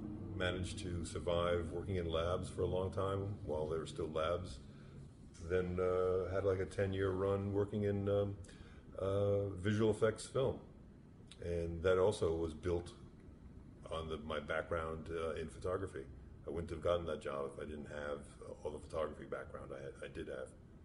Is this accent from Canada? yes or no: no; New York City, New York, United States; I grew up in New York City, so, you know, that's one of the predominant, you know, biographical notes in my life.